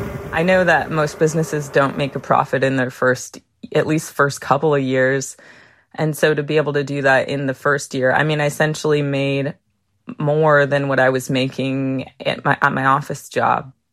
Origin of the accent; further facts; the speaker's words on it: San Diego, California, United States; I'm from San Diego